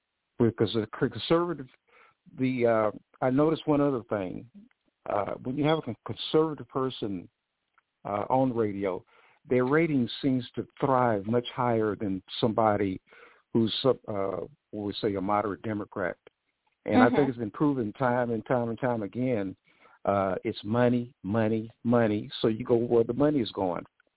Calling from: Decatur, Georgia, United States; I'm from Decatur, Georgia. I have several comments.

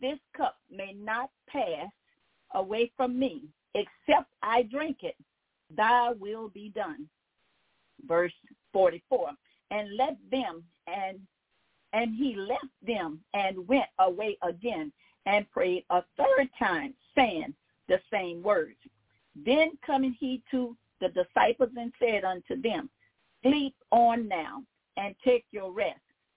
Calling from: Baton Rouge, Louisiana, United States

